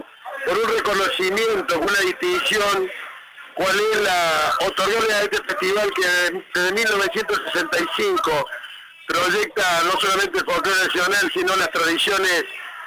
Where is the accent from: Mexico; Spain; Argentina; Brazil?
Argentina; Toda esa diversidad somos los argentinos